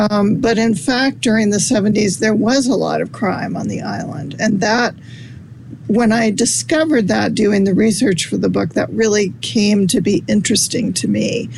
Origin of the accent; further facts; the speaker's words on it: Pacific Northwest, United States; I began, to put down some of these memories that I had of the 1970s and growing up in the Pacific Northwest.